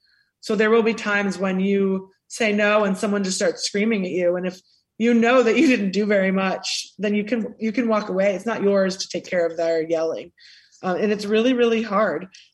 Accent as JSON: {"language": "English", "town": "Washington", "region": "District of Columbia", "country": "United States", "said": "Like I'm from Washington, D.C., from a sort of affluent part of the city where lots of unspoken boundaries are a part of our lexicon."}